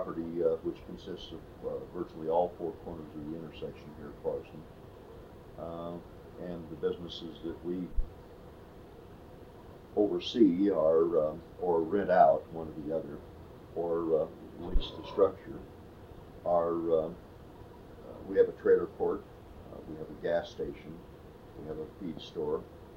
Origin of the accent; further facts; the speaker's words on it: Riverton, Wyoming, United States; I was born and raised in Riverton.